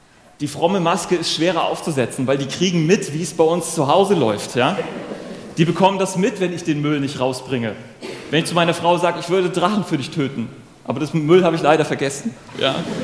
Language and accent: German; North Sea coast, Germany; ich bin ja an der Nordsee aufgewachsen